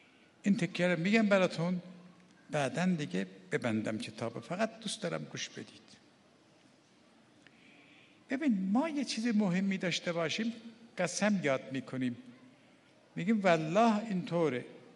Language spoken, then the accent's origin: Persian; Iran; آقا زی من فهمید من ایرانیم.